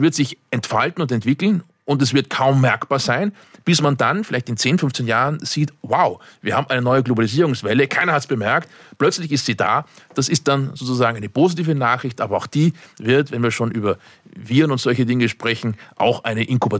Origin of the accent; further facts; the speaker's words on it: Austria; da ist Tübingen oder München attraktiver für mich als Österreicher